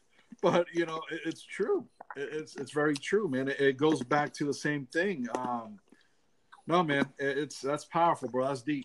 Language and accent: English; Hialeah, Florida, United States; I'm Cuban because my dad's Cuban. I grew up in Hialeah. I consider myself to be Cuban, but there's an influence of Colombia that I'm very passionate to.